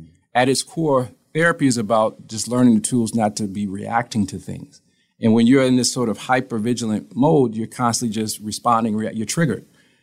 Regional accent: Toledo, Ohio, United States; So I'm from Toledo, Ohio.

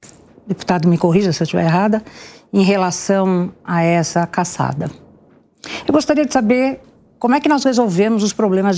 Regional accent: Brazil; Sendo brasileiro, assim, orgulho de estar ali e poder ver um número tão expressivo de pessoas

